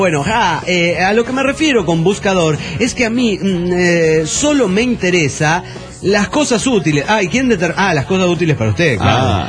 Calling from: Lima, Peru; de Lima, Perú.

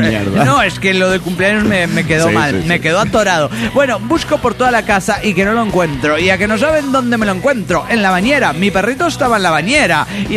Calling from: Santander, Cantabria, Spain; que soy de Santander, que soy de España.

